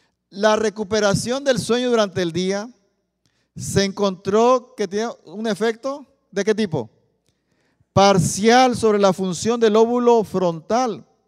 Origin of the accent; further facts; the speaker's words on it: Oaxaca, Mexico; Soy de Oaxaca, ¿verdad?